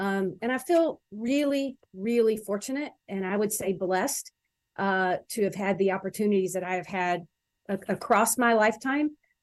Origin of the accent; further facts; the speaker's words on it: Louisville, Kentucky, United States; also born or lived in Owensboro; And I was born in Owensboro, Kentucky, Western Kentucky, but our family moved to Louisville, Kentucky.